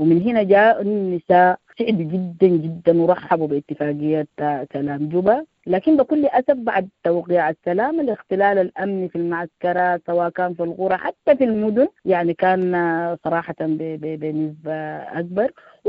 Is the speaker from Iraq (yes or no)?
no; Sudan; لكن الحل المفروض يبدأ مننا نحن كسودانيين